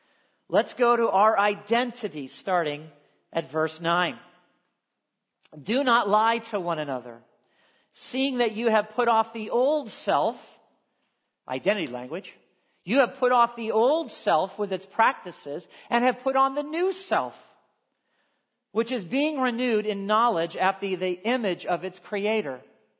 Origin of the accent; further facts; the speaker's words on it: Ohio, United States; I'm male. I'm white. I'm American. I'm from Ohio.